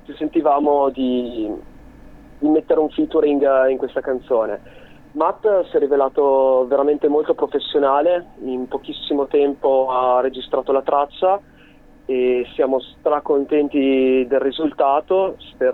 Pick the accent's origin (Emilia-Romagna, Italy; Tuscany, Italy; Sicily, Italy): Emilia-Romagna, Italy; Parma; Noi siamo di Parma